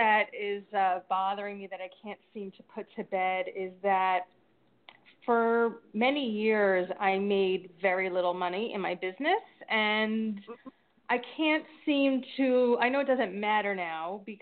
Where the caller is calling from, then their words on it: New Jersey, United States; New Jersey.